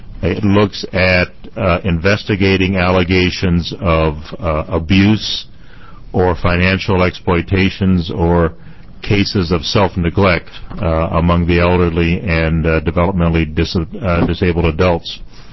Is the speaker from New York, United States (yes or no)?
no; Salem, Oregon, United States; from Salem, Oregon.